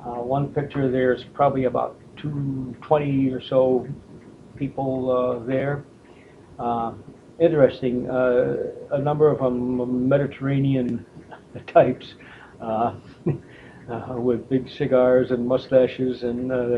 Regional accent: East Windsor, Connecticut, United States; I grew up in the Connecticut River Valley in East Windsor, and after I got my bachelor's degree in music education, I came back to Connecticut

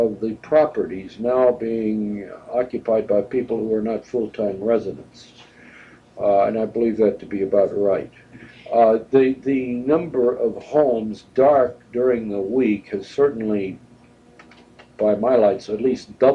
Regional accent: Evanston, Illinois, United States; also born or lived in Dayton, United States / Newton Center, United States; No, I was born in Dayton, Ohio, went through first grade in Newton Center, Massachusetts, grew up in Evanston, Illinois, which was a suburb.

